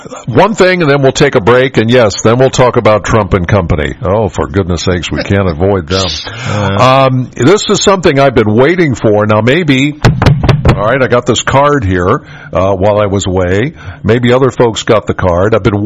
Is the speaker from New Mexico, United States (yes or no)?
no; Penns Valley, Pennsylvania, United States; now granted, I'm from Penns Valley, a rural area. I'm very familiar with FFA.